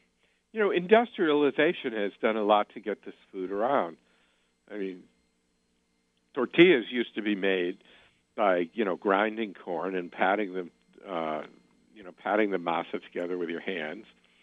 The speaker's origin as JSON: {"language": "English", "region": "New England", "country": "United States", "said": "When I was a kid in the 1950s, we used to travel all over America. I come from New England, you know"}